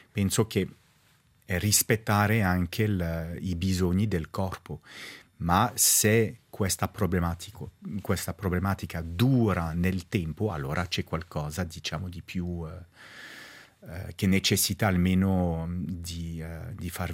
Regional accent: Romandy, Switzerland; first language French; Italian is a second language; Non sono sicuro di aver capito la parola. Essendo svizzero francese, francofono, la parola che hai usato?

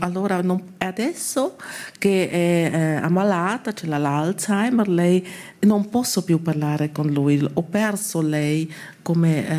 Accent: Switzerland; io ho vissuto a Berlino come svizzera

